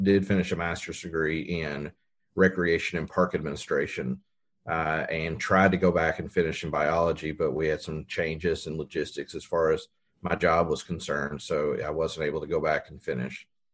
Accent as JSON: {"language": "English", "town": "Frankfort", "region": "Kentucky", "country": "United States", "tie": "born or raised there", "said": "So I grew up in Frankfort, Kentucky, lived in the county the first part of my life, and then moved into town after that."}